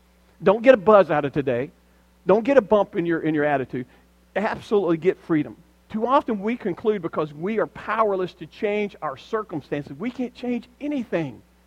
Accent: Deep South, United States; I remember stories, and I am from the Deep South.

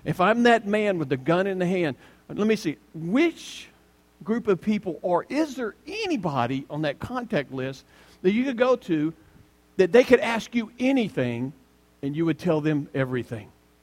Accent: Alabama, United States; You see, I learned a long time ago growing up in Alabama

